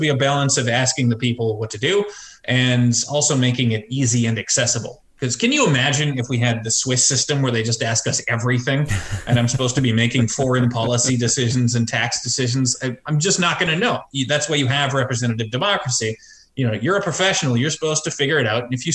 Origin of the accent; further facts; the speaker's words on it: Canada; that seems very strange to me as a Canadian